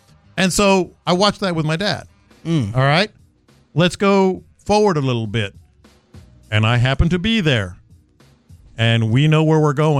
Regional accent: San Antonio, Texas, United States; now in Houston, United States; So me, growing up in San Antonio, you know, I was an Astros fan. Like it was destined that I come to Houston and become a Houstonian for the last 35 years

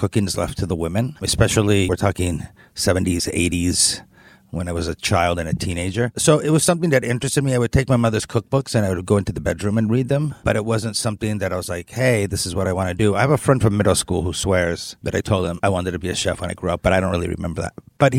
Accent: Venezuela; On the weekends, it would either be a barbecue.

